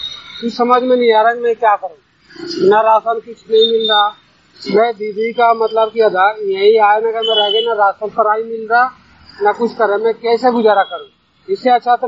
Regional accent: Bihar, India; now in Aya Nagar, India; वैसे मैं बिहार का रहने वाला हूँ

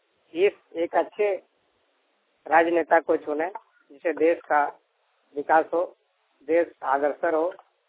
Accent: Gomia, Jharkhand, India; बोकारो जिला गोमिया प्रखंड का रहने वाला हूँ।

